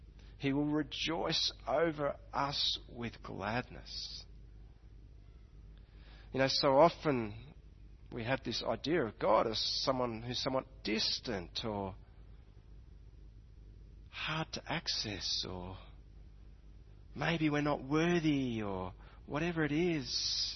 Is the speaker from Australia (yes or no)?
yes; Australia; you know, hey, it's part of being an Aussie. It's just part of who I am. I talk out of the corner of my mouth.